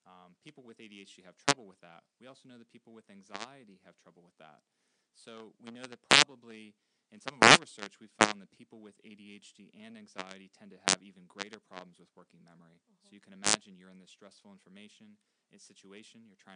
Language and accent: English; Pittsburgh, Pennsylvania, United States; also born or lived in New York / North Carolina / Virginia; So I grew up in Pittsburgh. I went to Cornell University as an undergraduate in New York. Then I went to Duke University Medical Center that I was describing earlier.